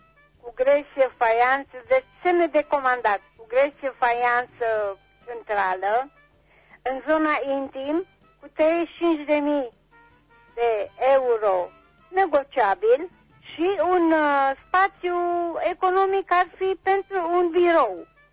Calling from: Reșița, Caraș-Severin, Romania; sunt din Reșița.

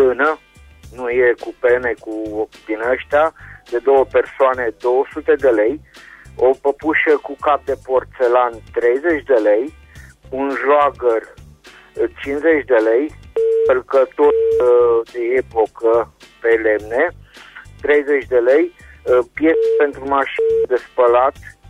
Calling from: Reșița, Caraș-Severin, Romania; din Reșița

